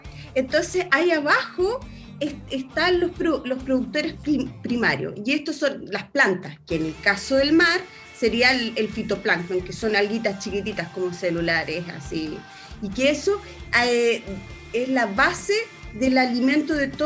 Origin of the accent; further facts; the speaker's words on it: Talcahuano, Biobío, Chile; Grande Talcahuano, soy de Talcahuano.